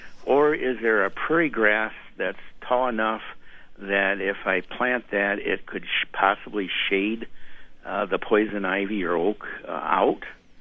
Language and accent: English; Wisconsin Rapids, Wisconsin, United States; We're really from Wisconsin Rapids.